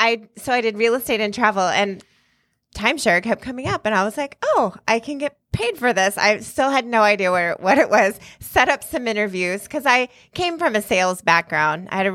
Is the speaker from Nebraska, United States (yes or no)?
yes; Nebraska, United States; The next biggest town was 45 minutes away, McCook, which is 8,000 people. I've been to McCook. Was the big city for me growing up.